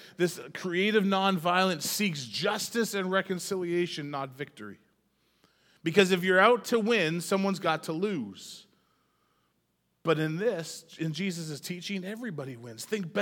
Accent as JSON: {"language": "English", "country": "Canada", "tie": "born or raised there", "said": "Maybe you weren't aware, but I grew up in Canada."}